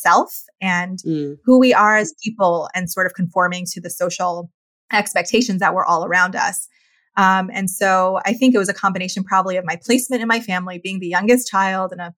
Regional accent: New York, United States; also born or lived in Colorado; I was raised in New York, born in Colorado, but we moved when I was young, youngest of five children.

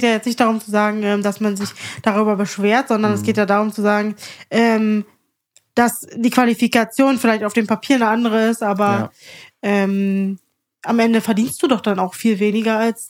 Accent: Brandenburg, Germany; Weil ich bin ja Brandenburger.

